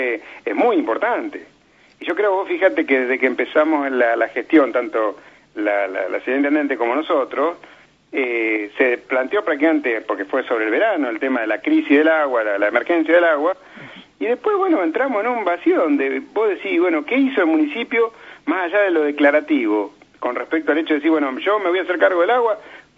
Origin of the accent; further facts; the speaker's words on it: Fray Luis Beltrán, Santa Fe, Argentina; also born or lived in San Lorenzo; cuando yo nací en Beltrán prácticamente, porque nací en San Lorenzo, pero siempre viví acá. Nosotros, yo vivía en Sobrilía, en una cuadra más atrás